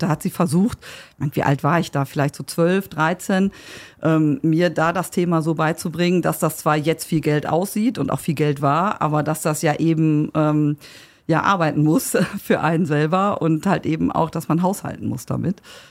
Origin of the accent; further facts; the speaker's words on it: Recklinghausen, North Rhine-Westphalia, Germany; Ich bin ja in Recklinghausen aufgewachsen.